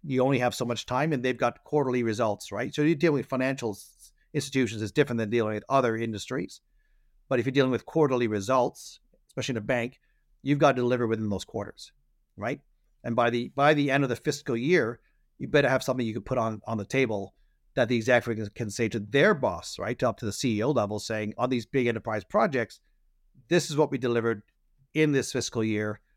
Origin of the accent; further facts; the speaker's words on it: Hampstead, London, United Kingdom; moved away as an adult; now in United States; I'm originally from Hampstead, born in Hampstead in North London. Came across the pond in 75. Always been proud of my British roots.